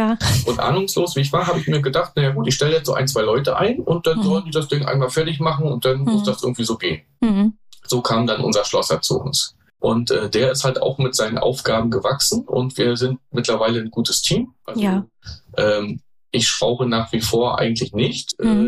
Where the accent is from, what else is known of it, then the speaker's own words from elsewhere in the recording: Prerow, Mecklenburg-Vorpommern, Germany; Prerow mit meiner Heimat. Prerow ist ein sehr schöner Ort, aus meiner Sicht mit der schönsten Natur.